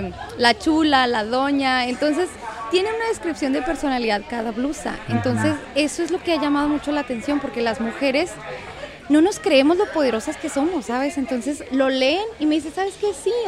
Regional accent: Chihuahua, Mexico; yo soy originaria de Chihuahua. Oh, residiendo órale. Aquí en El Paso, en Ciudad Juárez.

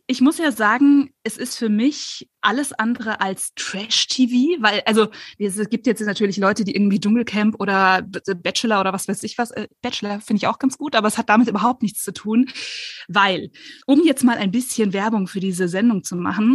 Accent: Landshut, Bavaria, Germany; Landshut ist ja auch meine Heimatstadt. Ich liebe, liebe, liebe diese Stadt.

